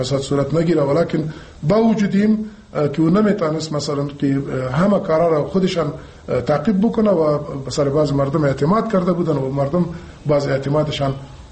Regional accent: Afghanistan; ما افغان هستیم

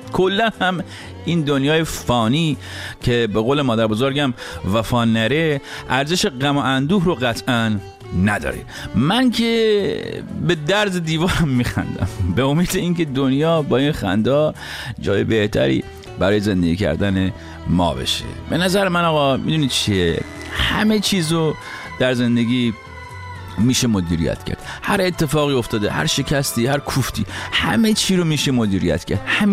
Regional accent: Iran; moved away; در جامعه‌ای بزرگ شدم که هیچ حس مشترکی نسبت به حاکمانش نداشتم، در کشوری بزرگ شدم که تعلقی نسبت بهش احساس نمی کردم به خاطر اینکه من فقط 3 سالم بود که انقلاب شد، و در خانواده بزرگ شدم که اصلا انقلاب اسلامی نمی خواست.

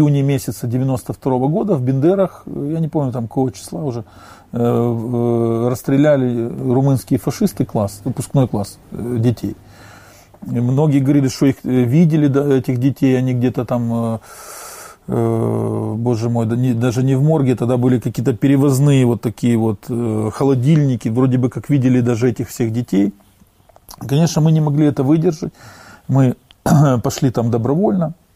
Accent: Ukraine; Когда вот сейчас начались в Украине события, вот эти вот, я как украинец, это уже коснулось меня лично

